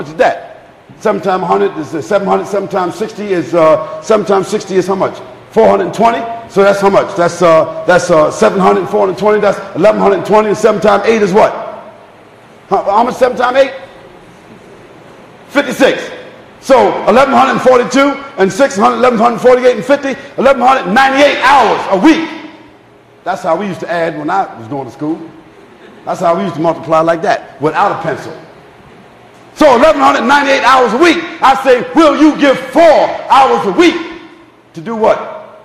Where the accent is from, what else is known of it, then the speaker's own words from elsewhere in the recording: Trinidad & Tobago; My vision as a Trinidadian, as a young person, as a Muslim, this is my vision for Trinidad.